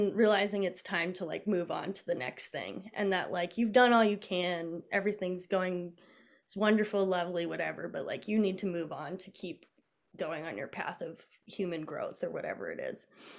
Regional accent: New England, United States; my experiences in growing up in New England and living in New Mexico.

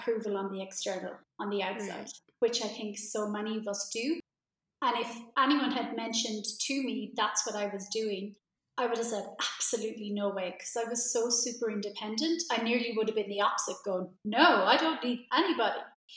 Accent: Ireland; he wasn't from Ireland, I'm Irish, but we were living abroad and I was back home in Ireland for a holiday just to visit my family and friends

